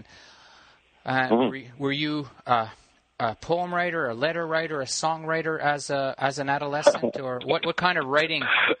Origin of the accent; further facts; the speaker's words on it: Quebec, Canada; French, because I'm actually originally from Quebec myself.